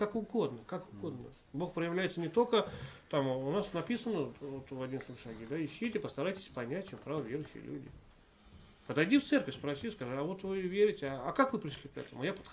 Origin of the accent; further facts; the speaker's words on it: Moscow, Russia; вы знаете, я вот из Москвы